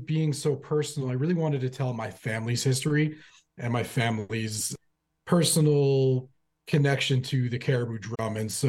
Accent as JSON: {"language": "English", "town": "Fort McMurray", "region": "Alberta", "country": "Canada", "lives_now": "Edmonton, Canada", "said": "I'm originally from Fort McMurray, Alberta, currently living in Edmonton."}